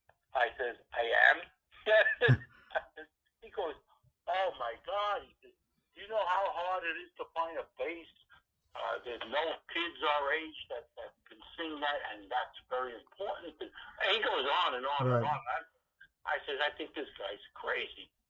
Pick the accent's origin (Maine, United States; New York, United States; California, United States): New York, United States; Brooklyn; Well, I grew up in Brooklyn, New York, in a neighborhood which was Bensonhurst and Bay Ridge, and it was actually near the Verrazano Bridge